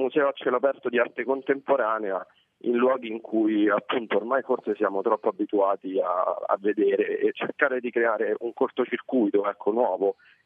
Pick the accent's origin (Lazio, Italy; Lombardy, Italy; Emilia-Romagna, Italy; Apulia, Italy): Lazio, Italy; Rome; Quindi è un percorso in qualche modo anche da cittadino, da romano, io lo dico.